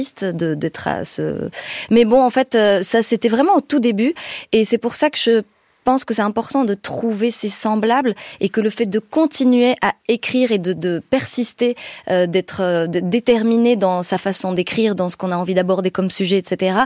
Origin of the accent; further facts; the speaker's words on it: Morocco; Par exemple, dans mon cas, comme je suis marocaine, je viens d'un certain milieu, j'ai donc ce parcours de migration